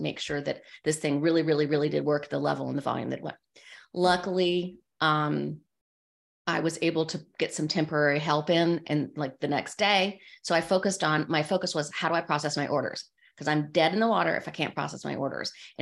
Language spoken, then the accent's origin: English; the South, United States; I'm from the South